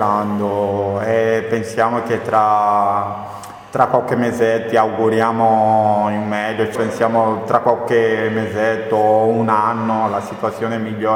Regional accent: Angola; now in Italy; Non è che non mi trovi bene nel mio paese di provenienza, Angola

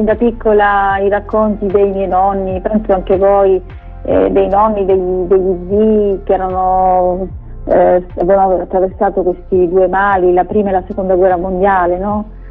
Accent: Sicily, Italy; Io come siciliana mi sento già catapultata

